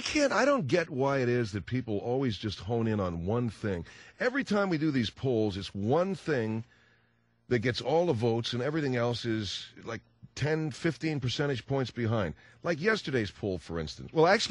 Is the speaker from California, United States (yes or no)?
yes; Arcadia, California, United States; I grew up in Los Angeles, and there was only one reason why I would ever go to an Angel game. When I was a kid, my old man took me to Dodger games. I grew up out in Arcadia